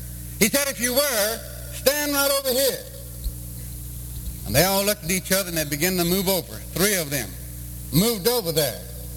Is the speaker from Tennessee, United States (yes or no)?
no; Texas, United States; I know, because I'm a Texan too.